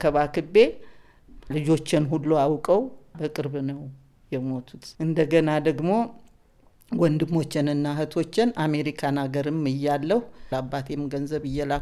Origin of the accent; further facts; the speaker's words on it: Kutaber, Amhara, Ethiopia; born there; የተወለድኩት ኩታበር ወረዳም ይባላል አካባቢ ነው።